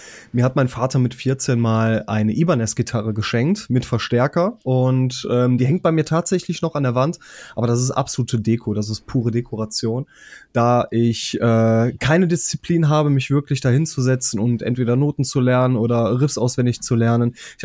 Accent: North Rhine-Westphalia, Germany; Im wunderschönen Rheinland. Geboren bin ich in Bedburg-Erft. Das ist knapp 50 Minuten Bimmelbahnzug von Köln aus entfernt.

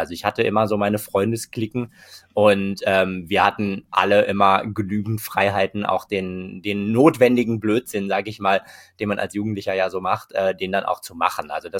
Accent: Bochum, North Rhine-Westphalia, Germany; aber da, wo ich aufgewachsen bin, am Rande von Bochum

